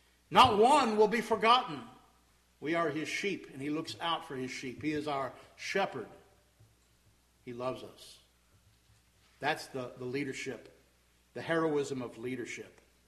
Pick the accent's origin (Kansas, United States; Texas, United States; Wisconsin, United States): Texas, United States; And I'm not from the South, I'm from Texas, so I know about one.